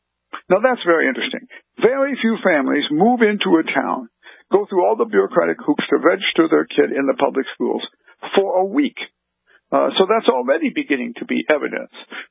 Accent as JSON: {"language": "English", "town": "Decatur", "region": "Illinois", "country": "United States", "tie": "born or raised there", "said": "I grew up in Decatur, Illinois, which is an industrial city about 120 miles northeast of Ferguson and northeast of St. Louis."}